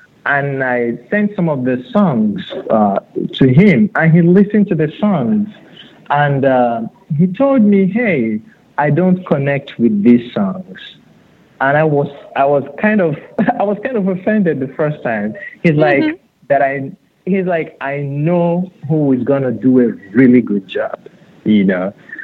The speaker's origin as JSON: {"language": "English", "country": "Nigeria", "tie": "born or raised there", "moved": "yes", "said": "But I grew up in Nigeria, and if you come from a family where the parents are a little enlightened, they want you to be college educated"}